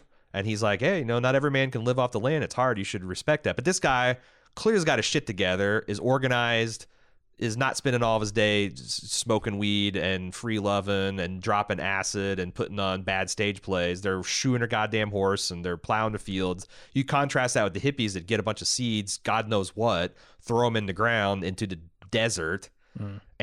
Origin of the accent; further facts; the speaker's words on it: Indiana, United States; growing up in Southern Indiana, I feel a little bit of a kid.